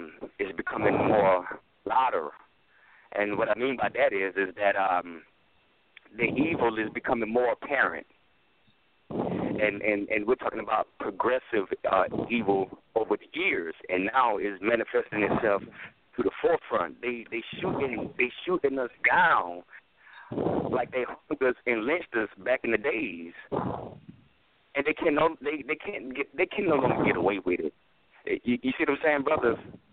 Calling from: North Carolina, United States; I was calling from North Carolina.

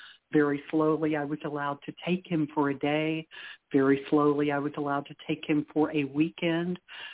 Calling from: British Columbia, Canada; Yes, I'm in British Columbia, Canada.

